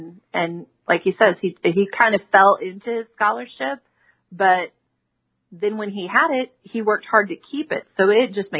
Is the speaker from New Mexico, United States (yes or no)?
no; Kentucky, United States; born there; So I was born in Kentucky, very, very small town. I wasn't raised there because my dad was in college athletics, so we moved like every 2 years of my life.